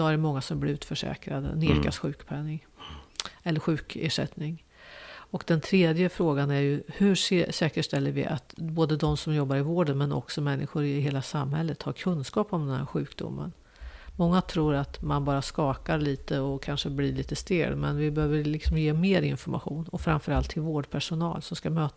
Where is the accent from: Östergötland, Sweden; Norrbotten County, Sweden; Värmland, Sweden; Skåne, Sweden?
Värmland, Sweden; Karlskoga; Jag är född 1963. Född och uppvuxen i Karlskoga. Uppvuxen i ett miljonprogram där. Men ensamstående mamma.